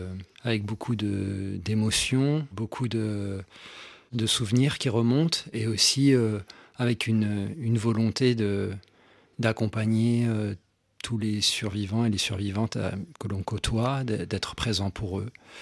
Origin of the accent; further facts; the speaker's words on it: Burundi; now in France; Moi, j'ai grandi au Burundi